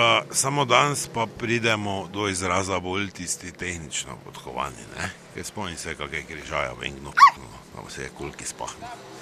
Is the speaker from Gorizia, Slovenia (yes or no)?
no; Maribor, Drava, Slovenia; Mi smo na borzi, ker vsak pravi Mariborčani na borzi